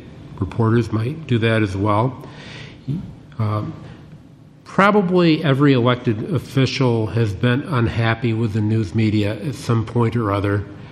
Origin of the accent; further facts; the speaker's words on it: New York, United States; I grew up out in Cattaraugus County, and my next-door neighbor was a dairy farmer